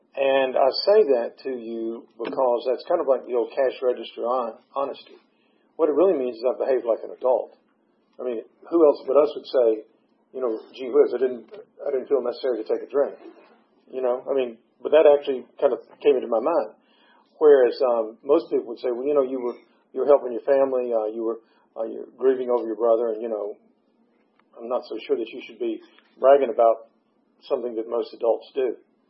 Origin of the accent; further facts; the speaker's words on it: Atlanta, Georgia, United States; born there; But I was born in Atlanta, and I had a good upbringing.